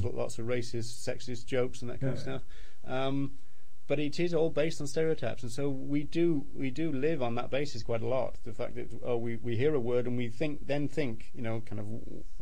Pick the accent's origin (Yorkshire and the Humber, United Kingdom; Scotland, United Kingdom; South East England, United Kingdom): Yorkshire and the Humber, United Kingdom; I'm English myself, but I'm not kind of proud of it. I'm from Yorkshire.